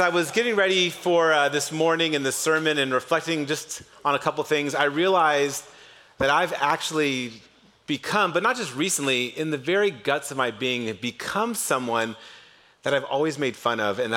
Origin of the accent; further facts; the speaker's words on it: Novato, California, United States; also born or lived in Napa / Marin; I grew up in Novato. I lived a little bit in Napa. I only live in beautiful places, apparently. And then I've lived in Marin again for 21 years or so.